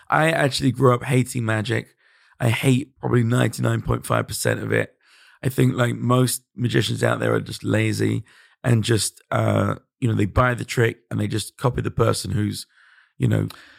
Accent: London, United Kingdom; I'm from London.

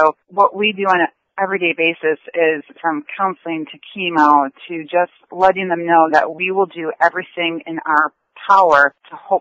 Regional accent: Wisconsin, United States; So I am a nurse currently working at the Pediatric Specialists of Virginia in Falls Church. I'm originally from Wisconsin.

